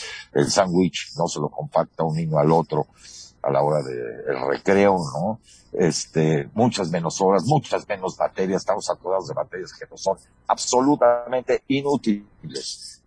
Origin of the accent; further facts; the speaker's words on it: Mexico; a mí me importa como mexicano y como padre de familia